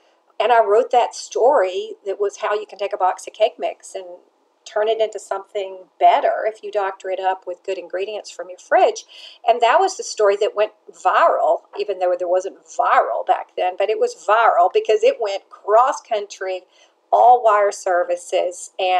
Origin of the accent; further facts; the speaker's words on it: Nashville, Tennessee, United States; also born or lived in Paris; You know, I grew up baking cakes in Nashville with my mother and studied Genoise and the real buttercream in Paris. But I came back to a Nashville with three children